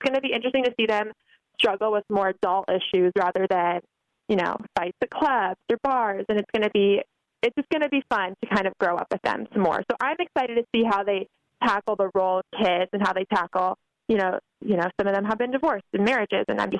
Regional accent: Los Angeles, California, United States; I mean, I grew up in Los Angeles. Okay. Always been around here, always been obsessed with that lifestyle

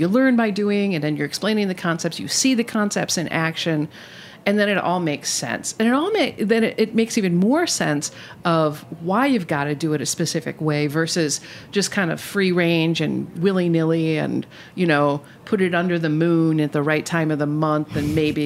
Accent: Milwaukee, Wisconsin, United States; And I'm from Milwaukee, so means beer.

